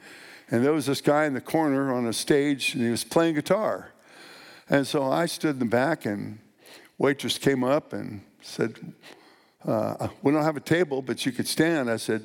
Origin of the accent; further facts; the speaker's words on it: Long Beach, California, United States; that's why I'm here from Long Beach, California.